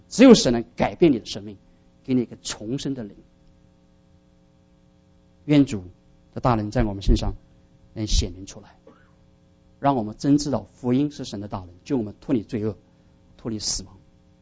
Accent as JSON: {"language": "Chinese", "country": "China", "said": "我们是中国人"}